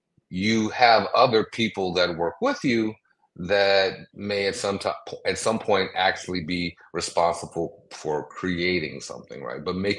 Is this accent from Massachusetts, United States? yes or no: no; Detroit, Michigan, United States; also born or lived in Brooklyn; as a native Detroiter who grew up in a city that was 94% Black